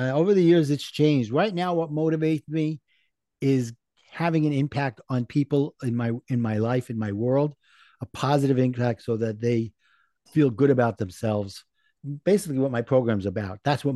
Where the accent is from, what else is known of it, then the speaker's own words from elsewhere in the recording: Brooklyn, New York, United States; I'm from Brooklyn, so you got to figure my favorite food's got to be pizza.